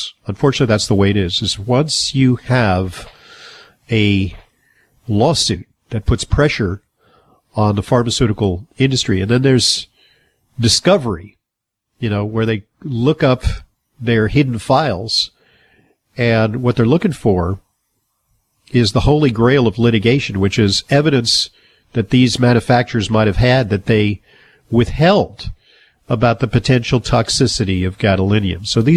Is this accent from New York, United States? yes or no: yes; Manhattan, New York, United States; We got Marilyn from Manhattan, New York, my hometown.